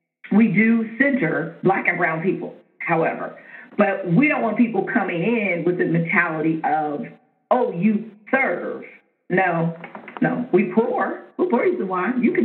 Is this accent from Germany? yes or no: yes; Germany; So I grew up in Europe. I'm a military brat. So I grew up in Germany. So I have a family that speaks multiple languages.